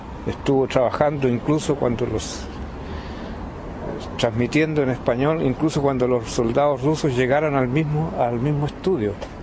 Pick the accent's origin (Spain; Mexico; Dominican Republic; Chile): Chile; También yo como chileno aprecio mucho